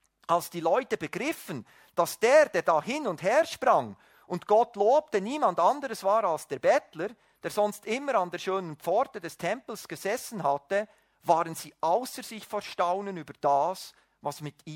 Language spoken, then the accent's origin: German; Switzerland; Wir müssen ja, als Schweizer haben wir immer auch das Denken, oder?